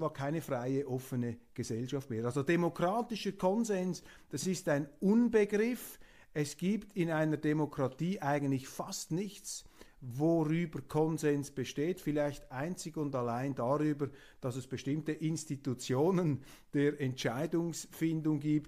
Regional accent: Switzerland; Nach meinen Informationen, bescheiden als Schweizer, wenn ich das da zusammenzähle

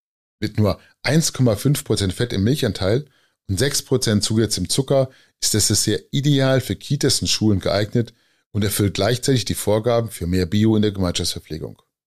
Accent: Gifhorn, Lower Saxony, Germany; also born or lived in Hildesheim; geboren in Hildesheim, aufgewachsen in Gifhorn. Partywochenende immer in Braunschweig.

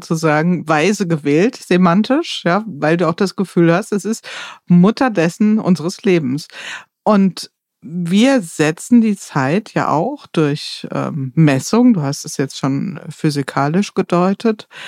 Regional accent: Hesse, Germany; born there; ich bin in Hessen geboren, also so Mittelhessen oder ja im Taunus

